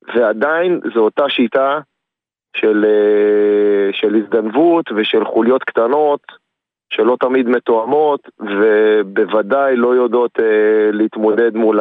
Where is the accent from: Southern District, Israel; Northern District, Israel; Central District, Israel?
Northern District, Israel; אז אני דלת, אני מצפון הארץ.